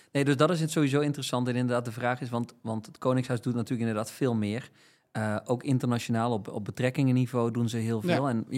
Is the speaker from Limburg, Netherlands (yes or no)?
yes; Limburg, Netherlands; Maar ik ben Limburger